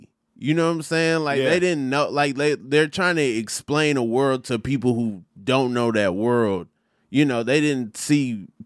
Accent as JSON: {"language": "English", "town": "Atlanta", "region": "Georgia", "country": "United States", "said": "Yeah. I'm from Atlanta."}